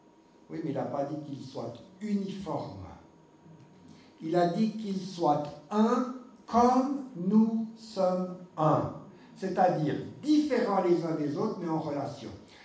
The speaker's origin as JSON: {"language": "French", "country": "Switzerland", "said": "je suis pas un narrateur américain, je suis suisse"}